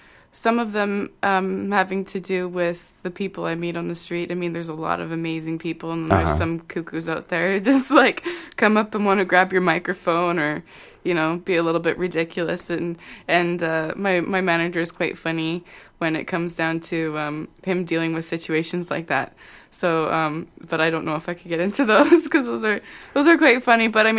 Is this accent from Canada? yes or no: yes; Saskatchewan, Canada; I'm from Saskatchewan